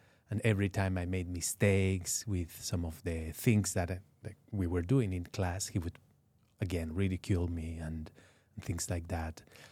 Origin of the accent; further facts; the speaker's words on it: Balearic Islands, Spain; I'm from Mallorca, yes.